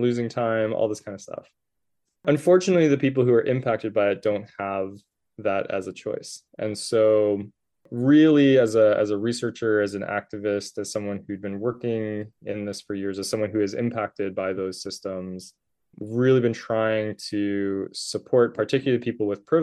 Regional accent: Richmond, British Columbia, Canada; When I was in the city of Richmond, so I was there working, it was my hometown as well. And you kind of grow up, I'm a mixed race as well.

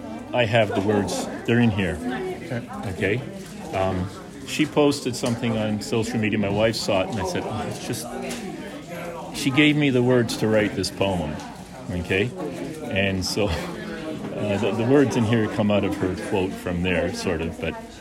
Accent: Smithers, British Columbia, Canada; I'm from Smithers.

